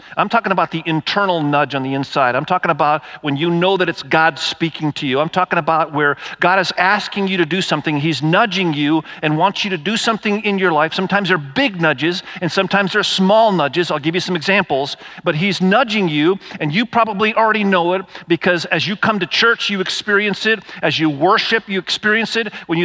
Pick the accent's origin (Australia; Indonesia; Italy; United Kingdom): Indonesia; now in Dayton, United States; both my wife and I, Kathy and me, we were raised in Asia. I was raised in Indonesia.